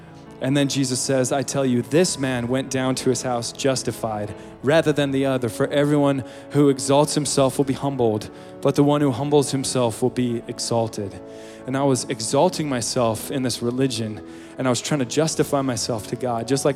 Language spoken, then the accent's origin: English; Utah, United States; I grew up in Utah, and just a very strong Mormon family, and everything I knew was this religion